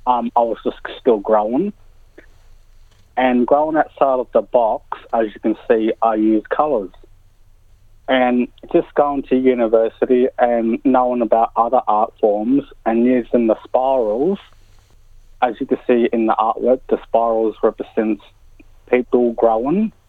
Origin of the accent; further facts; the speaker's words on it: Morwell, Victoria, Australia; born there; Gunai artist who also represents the Gunai Kurnai tribe in art and culture. I live in Morwell. I was born in Morwell